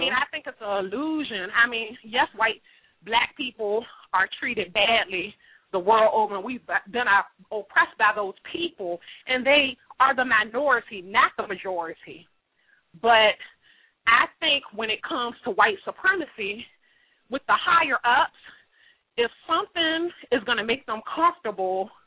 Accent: Virginia, United States; now in New York, United States; I'm originally from Virginia, so I'm not an original New Yorker.

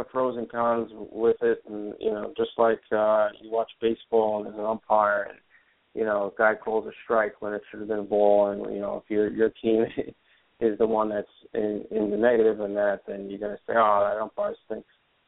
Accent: New York, United States; I grew up in Long Island, New York, still live here

